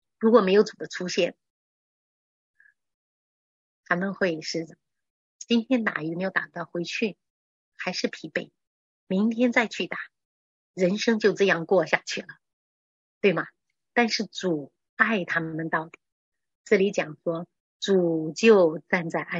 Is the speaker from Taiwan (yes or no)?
no; China; 这是我们中国人常常最亲切的一个问候哈，你吃饭了吗？